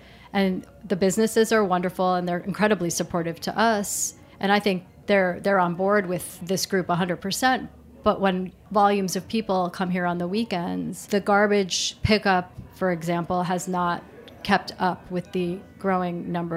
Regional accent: New York City, New York, United States; It's a neighborhood that reminds me of the East Village, near to where I grew up in Manhattan.

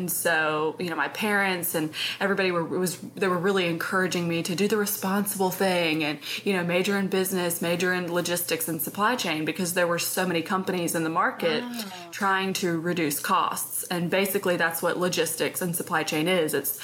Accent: Virginia, United States; Like I'm from Virginia originally, so I'm really just not like frilly.

